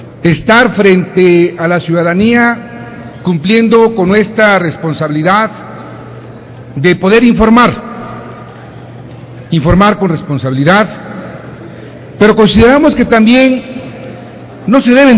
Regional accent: Mexico; Como un mexicano más

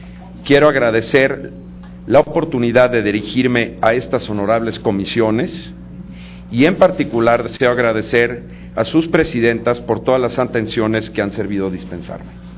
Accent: Mexico; Naturalmente, lo que nos ocupa como mexicanos

